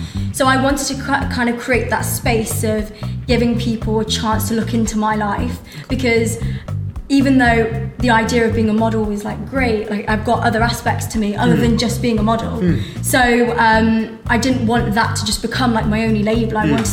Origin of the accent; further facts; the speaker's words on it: Leicester, East Midlands, United Kingdom; also born or lived in Birmingham; I'm 20 years old, and I was born in Birmingham and raised in Leicester. I still live in Leicester.